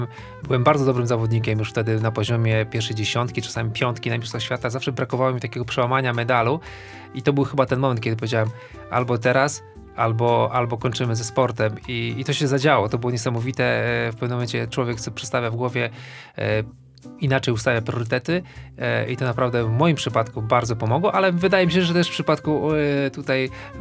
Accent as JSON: {"language": "Polish", "town": "Mrągowo", "region": "Warmian-Masurian Voivodeship", "country": "Poland", "tie": "born or raised there", "said": "Tak, jestem z Mrągowa."}